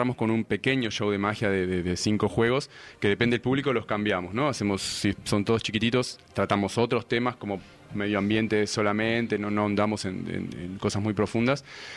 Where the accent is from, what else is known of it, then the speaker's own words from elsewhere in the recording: Buenos Aires, Argentina; moved away as an adult; nosotros hace ya un año y dos meses salimos de Argentina, de Buenos Aires, con la idea de conocer el mundo a través de su gente.